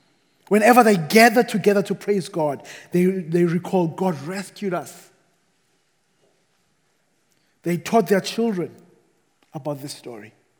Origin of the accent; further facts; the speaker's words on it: South Africa; I come from South Africa. We have Table Mountain in Cape Town.